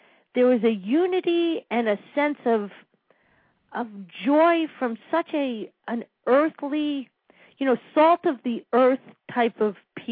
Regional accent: Connecticut, United States; I grew up in this side of the country, we have Fairfield County.

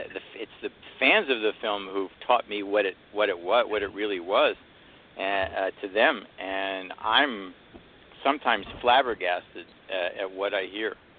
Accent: Pittsburgh, Pennsylvania, United States; on the flip side of that, I'm from Pittsburgh originally, and when it was released in Pittsburgh, because I was in it, the press people sent me there to do some press and to open the film

